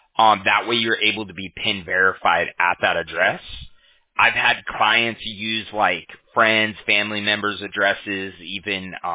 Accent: Huntington Beach, California, United States; like I'm from Huntington Beach, right?

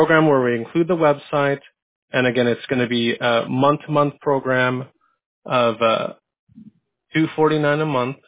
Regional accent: Los Angeles, California, United States; I'm from Los Angeles, so I support the Chargers through and through.

